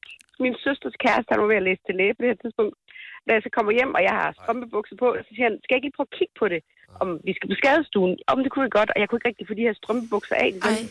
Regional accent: Løkken, North Denmark Region, Denmark; Jeg kommer fra Løkken.

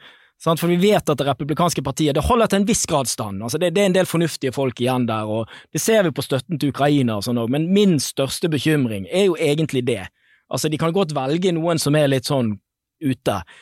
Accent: Bergen, Vestland, Norway; jeg er jo bergenser, så innerst i sjel finner jeg meg forstand.

